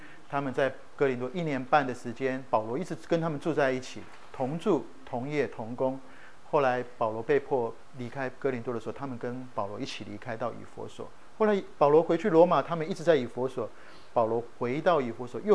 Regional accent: China; 我们中国人比较不太会用言语去表达我们内心的感恩

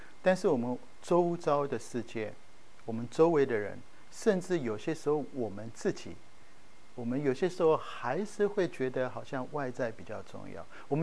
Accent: Taiwan; 其实我从台湾来

